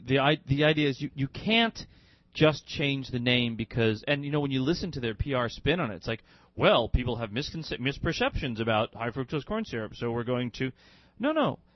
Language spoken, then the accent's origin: English; United States; I, as an American, get your newsletter.